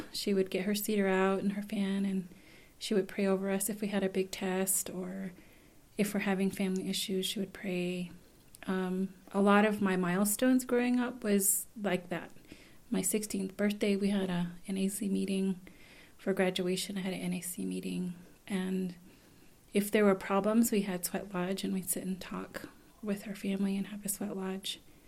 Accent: Waterflow, New Mexico, United States; I grew up in Waterflow, New Mexico with my mom and my stepdad

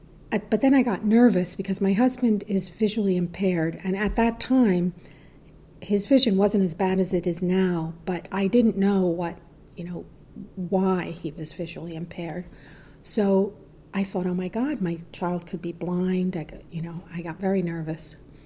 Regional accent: Puerto Rico; I'm from Puerto Rico.

